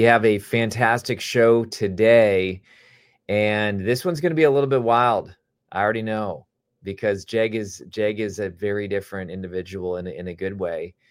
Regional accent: Wisconsin, United States; and I'm from Wisconsin, where like Green Bay

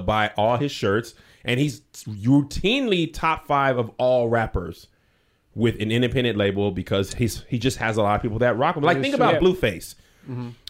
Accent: New York, United States; I'm from New York.

